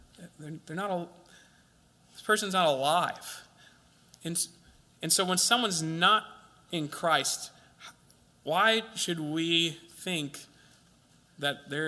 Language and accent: English; United States; I thought I was pretty diverse in my cultural experiences, but as an American, this is extraordinarily difficult for me